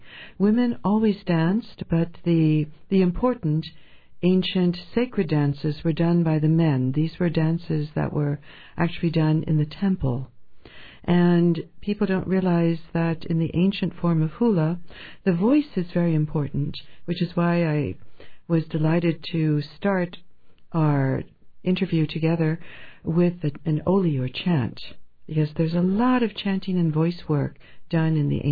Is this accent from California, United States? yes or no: no; Hawaii, United States; moved away as an adult; now in Paris, France; That's right. I grew up in Hawaii, in Manoa Valley, and went to Paris, France, as an art history student.